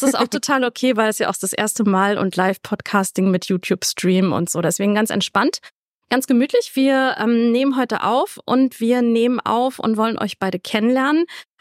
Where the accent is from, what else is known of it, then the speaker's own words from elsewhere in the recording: Berlin, Germany; ich als Berlinerin bin ja auch ein bisschen weit weg so.